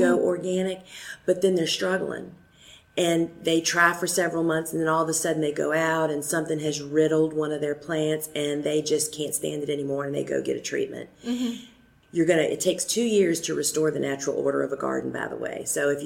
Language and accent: English; Virginia, United States; I'm from Southeastern Virginia, even though I sound like I'm from Georgia.